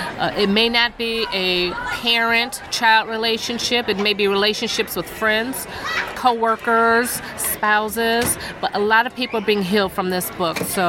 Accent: Buffalo, New York, United States; I am born and raised in Buffalo, New York.

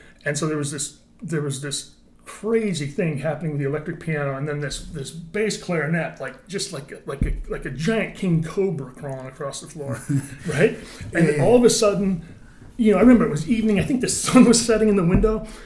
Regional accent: New York, United States; also born or lived in Wisconsin / Buffalo; I was born in Wisconsin. I grew up mostly in Wayne County, New York, but we lived in Buffalo and the Finger Lakes.

